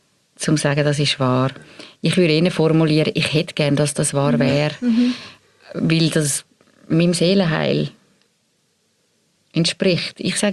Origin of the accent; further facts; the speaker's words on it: United States; Wir haben, das meine ich, in dieser Gesellschaft, auch bei uns in Amerika, wahrscheinlich noch viel mehr, wirklich einen grossen Vertrauensverlust.